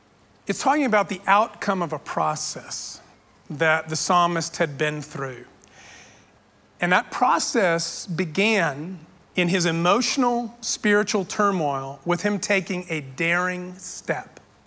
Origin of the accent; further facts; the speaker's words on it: El Paso, Texas, United States; I mean, I grew up in El Paso, and directly across the Mexican-American border